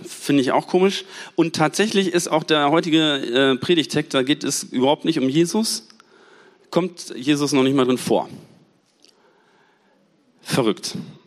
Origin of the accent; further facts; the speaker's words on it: Münster, North Rhine-Westphalia, Germany; ich komme aus Münster